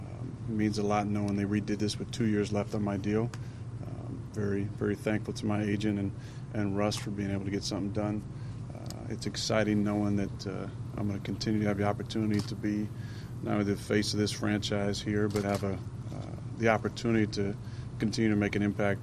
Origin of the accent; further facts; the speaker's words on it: West Coast, United States; now in Green Bay, United States; I'm obviously from the West Coast and have spent 8 great years here